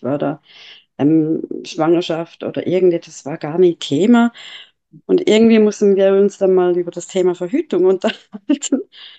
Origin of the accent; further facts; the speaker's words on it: Dachsen, Zurich, Switzerland; Ich bin in Dachsen aufgewachsen, das ist beim Rheinfall.